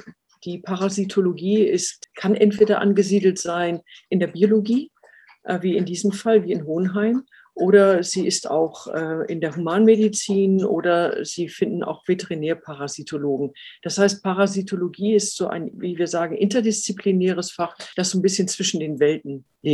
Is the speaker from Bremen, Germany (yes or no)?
yes; Bremen, Germany; born there; Ich bin gebürtige Bremerin, deshalb habe ich auch keinen schwäbischen Akzent.